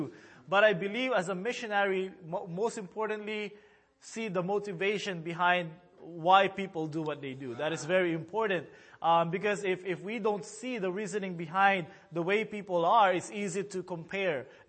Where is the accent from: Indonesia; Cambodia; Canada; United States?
Cambodia; growing up in Cambodia, the Lord has taught us a lot of things. First of all, I praise the Lord that the Lord has helped us to learn the language. Me and my sisters, we speak the language fluently. We can read it and write.